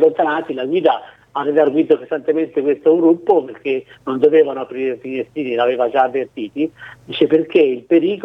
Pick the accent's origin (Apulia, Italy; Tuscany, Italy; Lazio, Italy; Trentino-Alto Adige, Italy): Tuscany, Italy; che da buon toscano l'ho imparato anch'io.